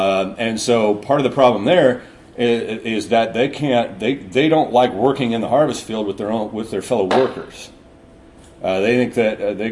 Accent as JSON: {"language": "English", "region": "California", "country": "United States", "tie": "born or raised there", "said": "obviously forgetting that I was born and raised in California myself."}